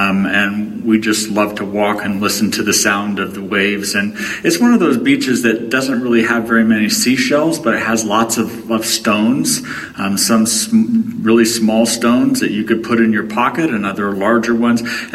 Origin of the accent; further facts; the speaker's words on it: Hong Kong; When I grew up in Hong Kong on the South China Sea